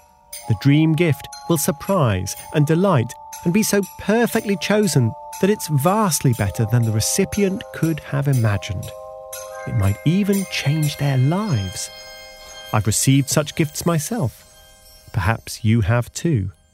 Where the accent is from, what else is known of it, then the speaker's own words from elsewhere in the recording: United Kingdom; including the UK, my home country